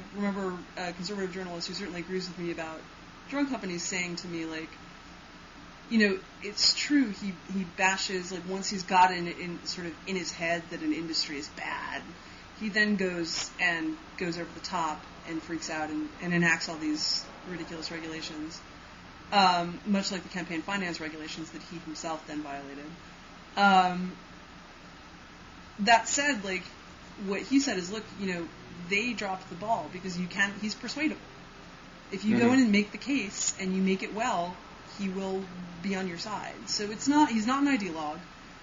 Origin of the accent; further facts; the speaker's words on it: Manhattan, New York, United States; I grew up in Manhattan and I didn't start driving until I was 23.